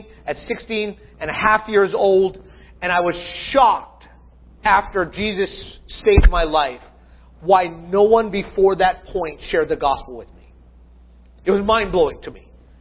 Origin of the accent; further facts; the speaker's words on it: Hawaii, United States; But because I'm from Hawaii, I will start with this.